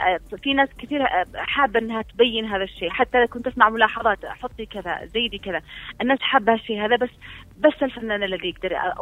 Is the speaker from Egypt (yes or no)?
no; Yemen; فانا شايف انه انا كامراه يمنيه وعايشه هذا الطقوس